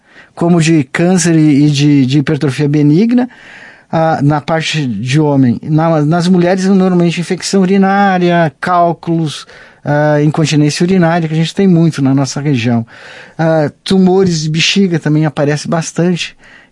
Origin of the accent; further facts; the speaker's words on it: Sananduva, Rio Grande do Sul, Brazil; also born or lived in Lagoa Vermelha / Belo Horizonte; Eu nasci aqui, mas sempre morei em Sananduva e depois da minha vida fiz a minha faculdade e fiz minha residência em urologia e trabalhei durante 22 anos em Belo Horizonte.